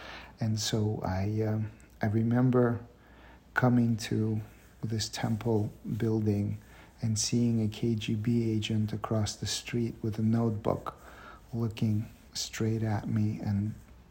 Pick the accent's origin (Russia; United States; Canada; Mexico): Russia; English is a second language; moved away; In some sense, I feel like I got the best of both worlds. Growing up in Russia, my family was fairly well respected.